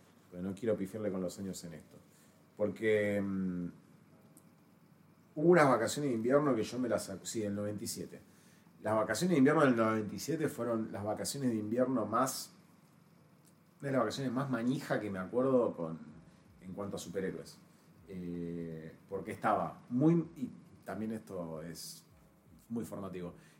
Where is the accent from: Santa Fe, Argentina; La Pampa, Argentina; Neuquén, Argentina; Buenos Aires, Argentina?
Buenos Aires, Argentina; nosotros crecimos en Lugano.